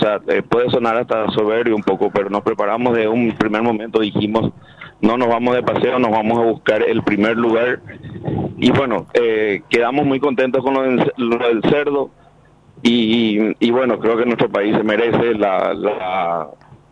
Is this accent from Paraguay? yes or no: yes; Paraguay; nosotros como asadores paraguayos desde el 2018 que estamos haciendo ruido afuera